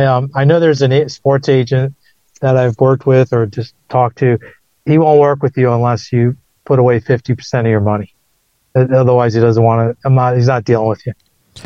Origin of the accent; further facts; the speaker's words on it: New York City, New York, United States; So I said, you know, I grew up in New York City. I'm happy to go. I'm not really scared of too much.